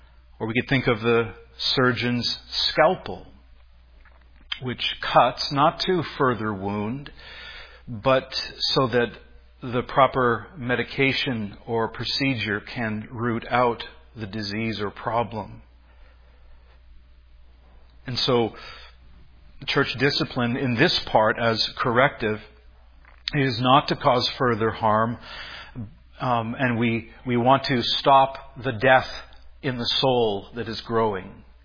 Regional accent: Alberta, Canada; I grew up in Alberta on the prairies.

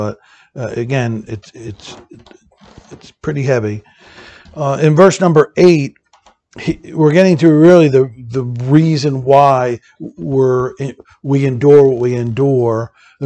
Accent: Philadelphia, Pennsylvania, United States; He had his little shop in the basement in Philly. See, we're from Germantown area

